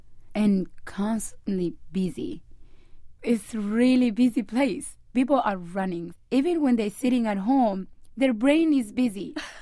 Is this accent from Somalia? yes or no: yes; Somalia; I am from Somalia.